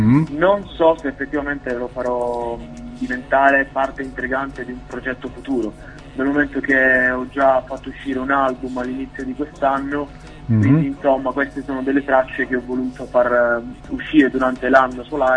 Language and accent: Italian; Apulia, Italy; uno studente di 17 anni, frequento il quarto anno di liceo scientifico e sono originario della provincia di Taranto, in Puglia.